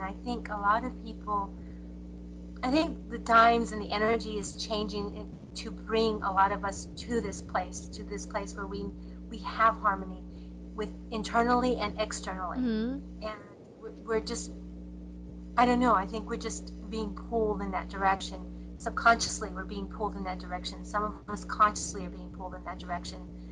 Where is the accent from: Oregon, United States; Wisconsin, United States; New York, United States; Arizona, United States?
Arizona, United States; Tucson; I was born and raised in Tucson